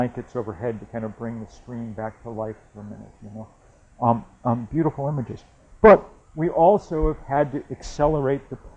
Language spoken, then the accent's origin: English; Vermont, United States; That's my home state of Vermont, where we're still recovering from hurricane.